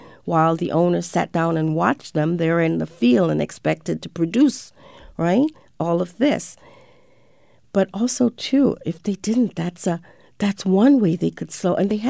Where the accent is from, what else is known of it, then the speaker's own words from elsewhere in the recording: Jamaica; I'm originally from Jamaica